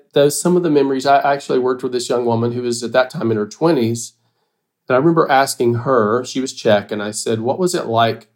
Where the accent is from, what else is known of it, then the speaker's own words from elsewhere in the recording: Deep South, United States; And I grew up in the Bible Belt in the Deep South. And so there's a church on every corner.